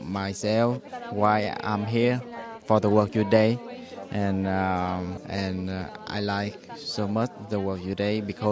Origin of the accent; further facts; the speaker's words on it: Vietnam; I'm from Vietnam.